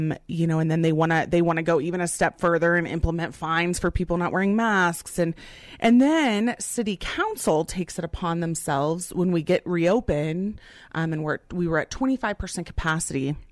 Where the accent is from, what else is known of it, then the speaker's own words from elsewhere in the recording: Aurora, Colorado, United States; Well, you know, Pete, Aurora's my hometown. I'm born and raised in Aurora. My whole life has evolved around Aurora.